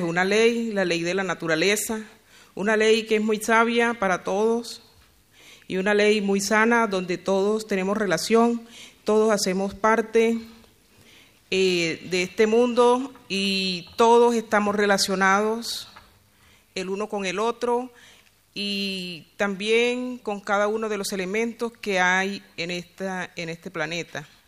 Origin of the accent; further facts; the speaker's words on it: Caribbean Region, Colombia; vengo de Colombia, región Caribe, que queda al norte del país.